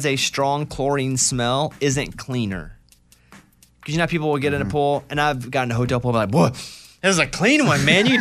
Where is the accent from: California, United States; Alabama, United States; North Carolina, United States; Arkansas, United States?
Arkansas, United States; Growing up in Arkansas, we had tornadoes.